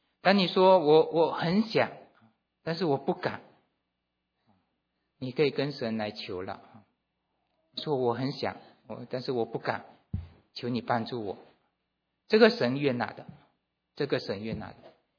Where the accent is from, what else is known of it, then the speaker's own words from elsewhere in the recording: China; now in United States; 我们都是从中国来到美国